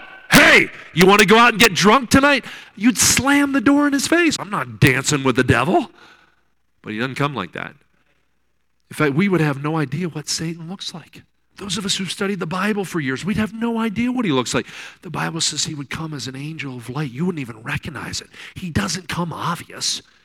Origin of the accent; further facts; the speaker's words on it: Kansas City, Missouri, United States; But I remember one time, I'm from Kansas City, so I'm a Royals fan.